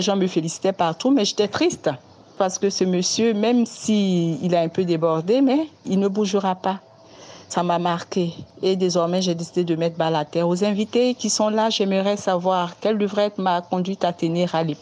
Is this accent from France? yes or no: no; Côte d’Ivoire; de la Côte d'Ivoire. J'ai toujours été du genre à affronter les conflits